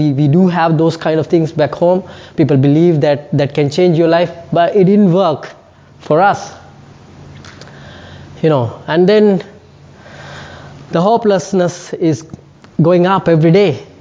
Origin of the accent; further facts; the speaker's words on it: Sri Lanka; Okay, so, I'm from Sri Lanka, and I don't know, some of you might know, might don't know where Sri Lanka is. It's just underneath India. It's a small island.